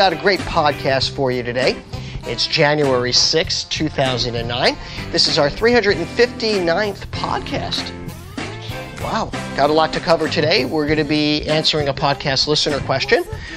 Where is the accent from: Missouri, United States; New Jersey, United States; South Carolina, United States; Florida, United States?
Florida, United States; I'm from Florida.